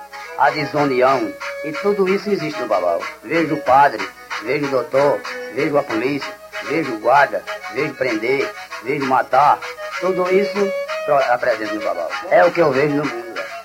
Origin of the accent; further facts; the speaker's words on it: Itaperuá, Brazil; born there; Nasci em Itaperuá, me batizei em Timbaúba de Mocói. Eu nasci no ano de 17, no dia 18 de Santana.